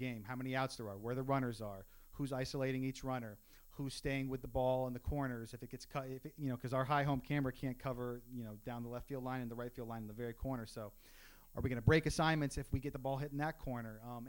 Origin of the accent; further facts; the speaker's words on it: North Carolina, United States; I grew up in North Carolina. I made him watch a lot of Met games.